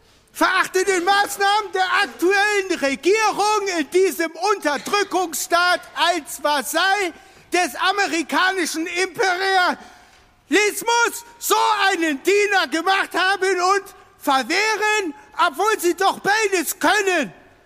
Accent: Gera, Thuringia, Germany; Ich stamme aus Wehrheim. Ich meine Gera.

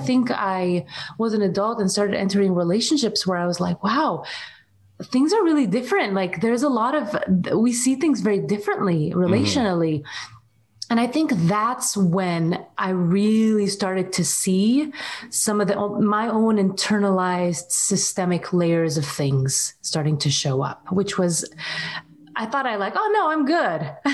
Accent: Syria; also born or lived in Saudi Arabia; That was something that was very challenging where we were growing up in Syria and in Saudi Arabia.

